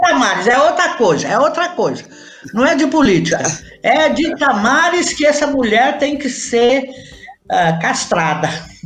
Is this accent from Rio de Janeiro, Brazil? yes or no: no; Tupaciguara, Minas Gerais, Brazil; also born or lived in Bebedouro; Eu tinha uns 6 anos e nós mudamos de Bebedouro para Tupaciguara. Você conhece Tupaciguara, Krishna?